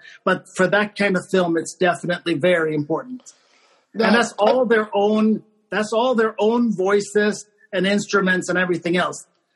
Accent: Sweden; I'm actually born and raised in Sweden.

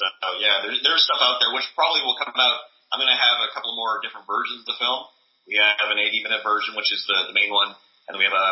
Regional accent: Canada; And we're Canadian, too

